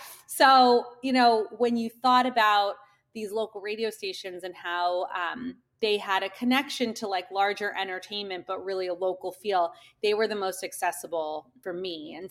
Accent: Washington, District of Columbia, United States; I grew up in Washington, D.C. I went to a school where all my friends' parents were politicos

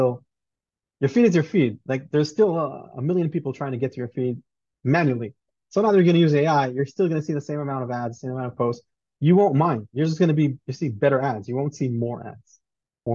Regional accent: Israel; English is a second language; So, hey, I don't speak English. I'm from Israel.

